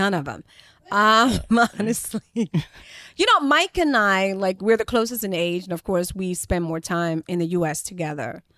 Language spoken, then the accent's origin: English; Liberia; when we were growing up in Liberia, like if your house didn't have TV, of course you go to your friends to watch TV